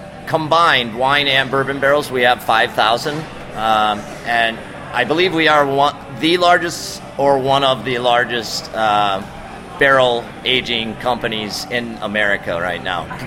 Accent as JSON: {"language": "English", "region": "Midwest", "country": "United States", "said": "And I'm from the Midwest, so I showed up in Denver, and I was like, what? I'm not used to this stuff."}